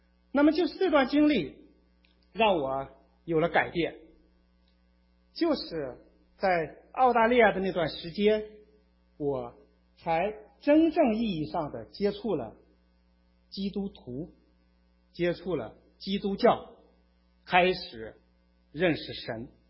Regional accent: Inner Mongolia, China; born there; now in Beijing, China; 我出生在内蒙古，工作在北京，在北京工作呢有二十几年的时间。

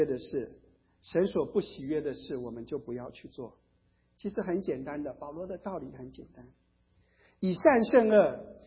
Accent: China; 其实我们中国人的善恶都是以我们个人为出发

